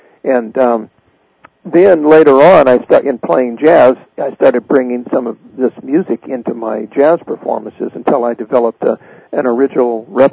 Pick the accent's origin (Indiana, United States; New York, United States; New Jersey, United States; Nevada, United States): Nevada, United States; Las Vegas; when I was born in Las Vegas, I used to, as a child, go and hear all these great musicians play.